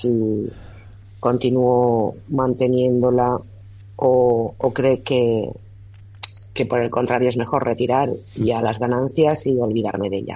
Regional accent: Valencia, Valencian Community, Spain; soy de Valencia

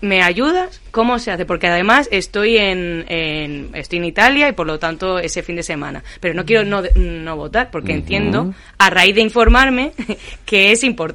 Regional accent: Melilla, Spain; yo soy de Melilla

